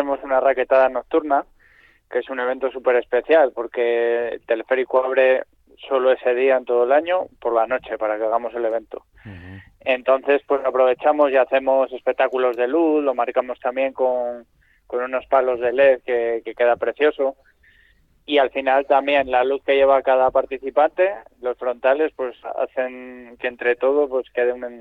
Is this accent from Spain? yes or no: yes; Espinama, Cantabria, Spain; born there; Yo nací en Espinama, que es un pueblo que está 3 kilómetros antes de Fuente D.